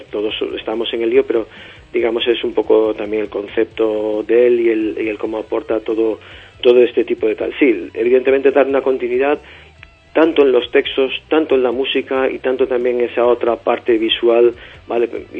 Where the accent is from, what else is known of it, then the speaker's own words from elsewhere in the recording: Galicia, Spain; Sí, vuelvo a lo de antes, somos gallegos.